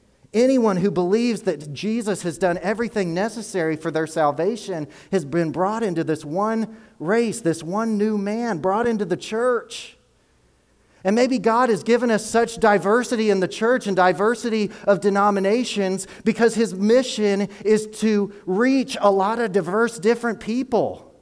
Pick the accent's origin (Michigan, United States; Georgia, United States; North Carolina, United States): Georgia, United States; I grew up in Georgia.